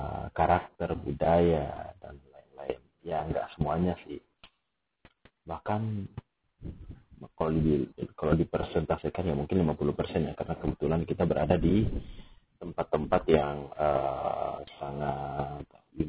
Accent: South Sulawesi, Indonesia; now in Yogyakarta, Indonesia; saya adalah putra daerah. Bukan putra daerah Jogja, maksudnya putra daerah dari tempat saya, dari Jakarta gitu, di Sulawesi Selatan. Terus diutus datang ke Jogja untuk ya belajar

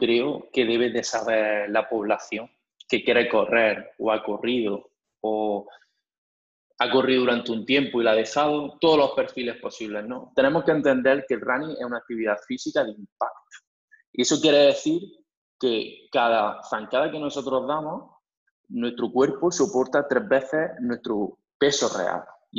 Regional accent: Almería, Andalusia, Spain; accent: southern; Soy de Almería, se nota un poquito en el acento. Muchos años fuera, pero realmente el acento no cambia, sureño.

